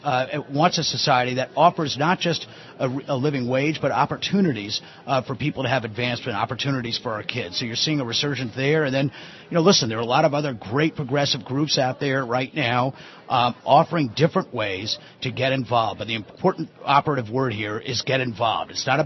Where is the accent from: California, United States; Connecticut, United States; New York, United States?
Connecticut, United States; in my home state of Connecticut has been a home run.